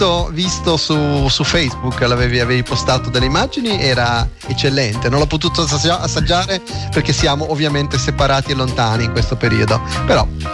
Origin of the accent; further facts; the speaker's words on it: Liguria, Italy; normalmente da buon ligure, io mi limito molto nella preparazione, raramente ho fatto pane, sempre fatto focacce, perché nella mia regione si fanno le focacce